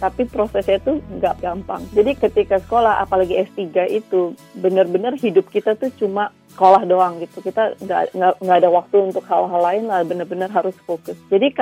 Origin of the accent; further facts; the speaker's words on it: Indonesia; moved away as an adult; saya kan lahir dan besar di Indonesia sampai umur 18.